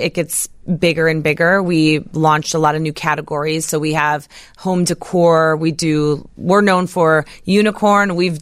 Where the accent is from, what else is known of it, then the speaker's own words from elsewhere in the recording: Chicago, Illinois, United States; Well, I mean, I'm born and raised in Chicago.